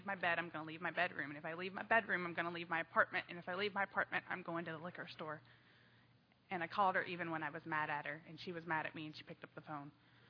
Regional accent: Kentucky, United States; Because, you know, where I am from Kentucky, we didn't have field parties, we had mountain parties on top of strip club.

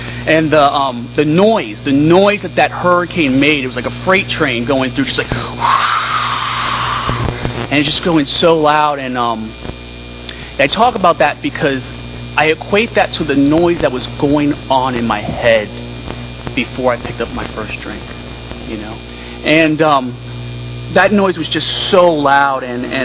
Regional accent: Homestead, Florida, United States; I was born and raised in Homestead, Florida. I was born in like 1980 in Homestead, Florida.

